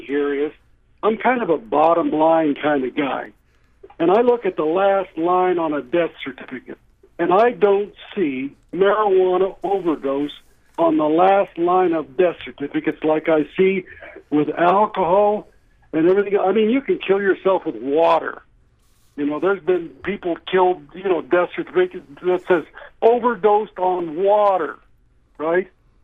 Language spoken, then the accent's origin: English; Wyoming, United States; now in North Pole, United States; Hey, I'm 70 years old. I was raised in Wyoming